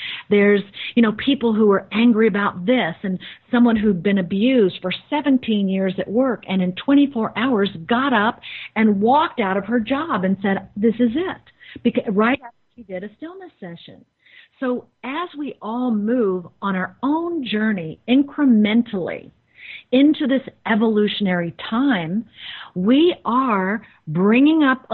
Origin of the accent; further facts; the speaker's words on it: Texas, United States; Well, I'll tell you, I am a very down-to-earth human being. I grew up in Texas.